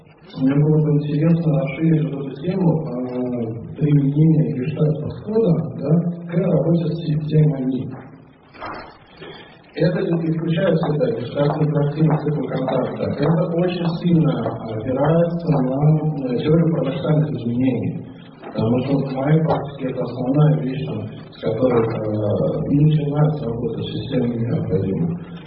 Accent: Moscow, Russia; я из Москвы.

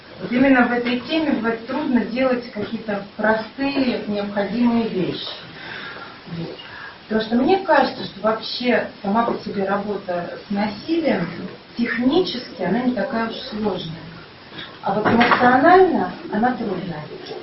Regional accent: Odesa, Odesa Oblast, Ukraine; я приехала из Одессы.

